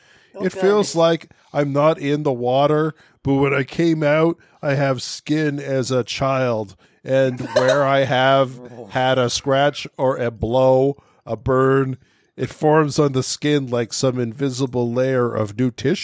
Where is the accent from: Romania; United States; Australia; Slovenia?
Slovenia; English is a second language; from Slovenia.